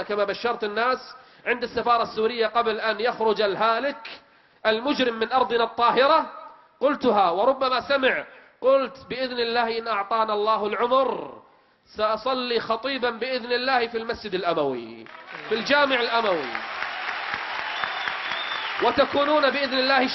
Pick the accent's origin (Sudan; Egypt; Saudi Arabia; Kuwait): Kuwait; وبالفعل تم إيقاف بعض الخطباء عندنا بالكويت